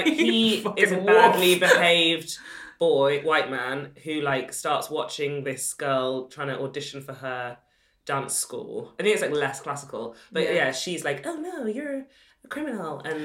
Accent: Sheffield, Yorkshire and the Humber, United Kingdom; I grew up in Sheffield.

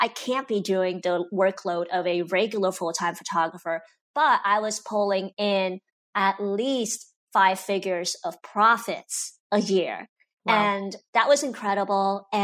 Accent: China; now in United States; So I'm Chinese American and I had a ton of pressure on my shoulders.

